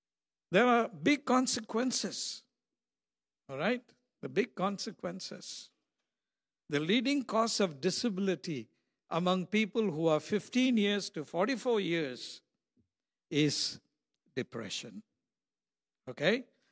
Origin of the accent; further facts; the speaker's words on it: Maryland, United States; Because I'm from Maryland.